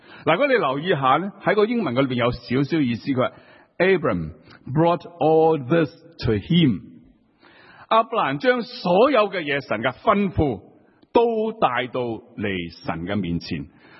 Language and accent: Cantonese; Hong Kong; 我哋香港人咧就好叻去旅行嘅